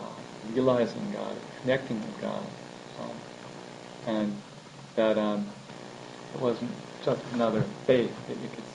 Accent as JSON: {"language": "English", "region": "New York", "country": "United States", "said": "I'm actually originally from New York. It was very amazing to me to come here the first time."}